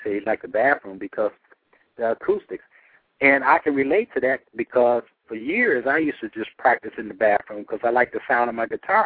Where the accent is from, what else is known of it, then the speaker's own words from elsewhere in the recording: Cleveland, Ohio, United States; Howard's from Akron, Ohio, and I was from Cleveland, Ohio.